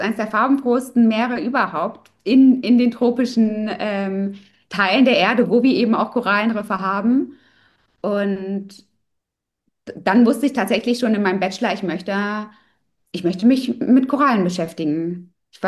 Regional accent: Germany; now in Egypt; Ich komme aus Deutschland und bin jetzt seit 3 Jahren ausgewandert nach Ägypten, obwohl ich tatsächlich die letzten 10 Jahre, 11 Jahre mittlerweile zwischen Deutschland und Ägypten immer hin und her pendel.

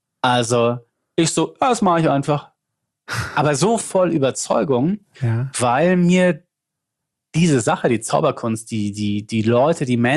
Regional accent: Lindau, Bavaria, Germany; accent: Swabian; Ich schwätze nur Schwäbisch, ich bin der Bayer, aber wir schwätzen auch, weil aus Lindau.

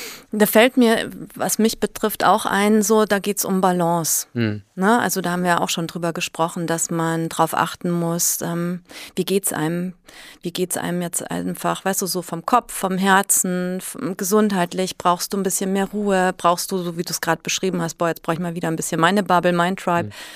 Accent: Munich, Bavaria, Germany; born there; Also ich bin zwar gebürtige Münchnerin, am Land aufgewachsen

